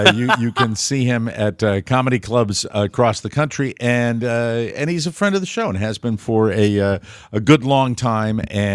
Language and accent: English; Glastonbury, Connecticut, United States; as we were driving the 40 to 45 minutes from my hometown of Glastonbury, Connecticut, to a town called Ledyard